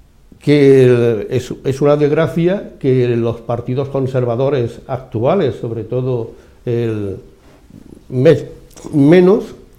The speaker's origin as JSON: {"language": "Spanish", "country": "Spain", "said": "Yo como español no puedo anularlo primero, yo no existía allí."}